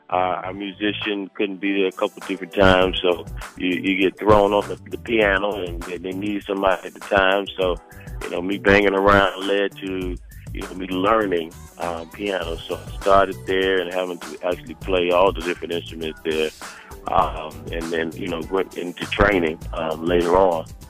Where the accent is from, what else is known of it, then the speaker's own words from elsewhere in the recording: Miami, Florida, United States; I'm from Miami, Florida, brother.